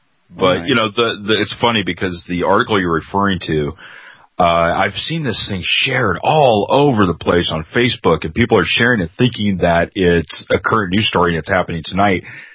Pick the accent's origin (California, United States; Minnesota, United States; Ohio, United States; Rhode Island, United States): California, United States; now in Arkansas, United States; I grew up in Central California, in the Bay Area, you know